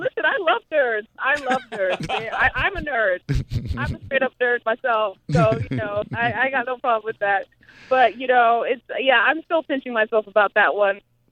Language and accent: English; Zimbabwe; I grew up in Zimbabwe, but he was very, very well known there.